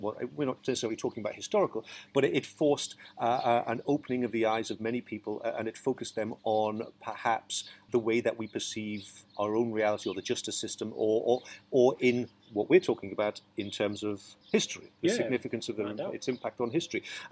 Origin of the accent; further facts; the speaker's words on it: Newcastle, North East England, United Kingdom; I grew up in Newcastle, and as a young white teenager, I grew up with hip-hop and rap.